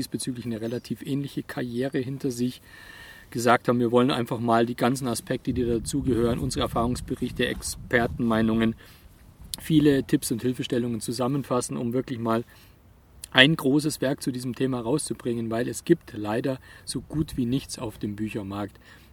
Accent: Bavaria, Germany; für mich als Allgäuer

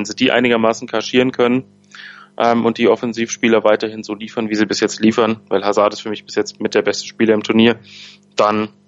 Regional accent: Belgium; German is a second language; Aber in Euphorie ausbrechen würde ich als Belgier noch nicht

